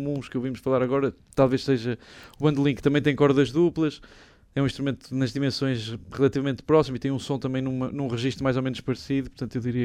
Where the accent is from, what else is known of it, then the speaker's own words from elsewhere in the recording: Porto, Norte, Portugal; born there; nasci no Porto, tenho 42 anos e sou músico.